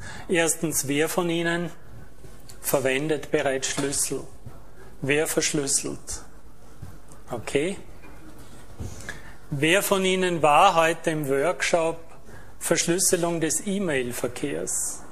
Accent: Austria; ich komme aus Österreich, verwende, das werden Sie schon meiner Sprache entnommen haben

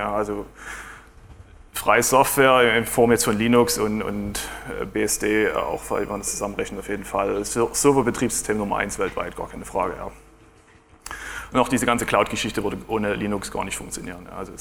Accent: Dresden, Saxony, Germany; now in Finland; zum weiß nicht wie vielen Mal hier in Chemnitz. Ich komme ursprünglich aus Dresden, aber wohne jetzt in Finnland

